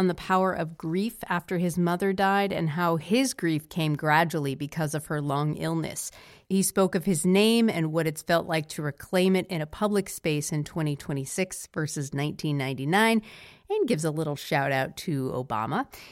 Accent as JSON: {"language": "English", "town": "Walpole", "region": "Massachusetts", "country": "United States", "said": "I am also from Massachusetts."}